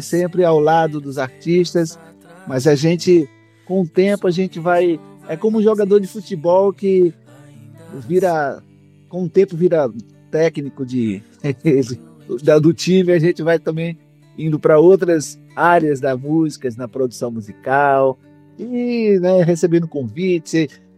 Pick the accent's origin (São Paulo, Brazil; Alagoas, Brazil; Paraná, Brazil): Alagoas, Brazil; Maceió; Pelo menos eu sou de Maceió, de Alagoas.